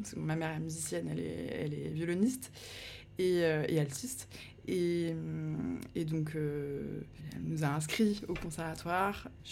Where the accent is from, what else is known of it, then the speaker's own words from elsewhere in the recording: Carrières-sur-Seine, Île-de-France, France; also born or lived in Paris / Houilles; Bon, moi, je suis née à Paris, dans le 11e arrondissement. Mais je n'ai aucun souvenir de Paris étant petite, puisque après, mes parents ont déménagé en banlieue, dans les Yvelines, à Houille, puis Carrière-sur-Seine